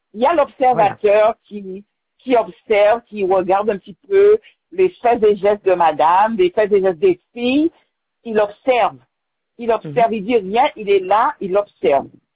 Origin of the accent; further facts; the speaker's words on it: Sainte-Anne, Guadeloupe, France; born there; now in Petit-Bourg, France; Je suis née à Sainte-Anne et j'habite à Carrière-Petit-Bourg.